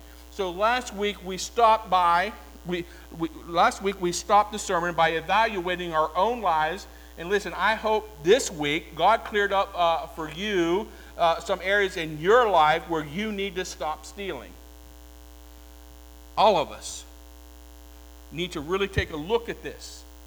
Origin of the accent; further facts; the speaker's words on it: West Virginia, United States; I'm from West Virginia, I can say that.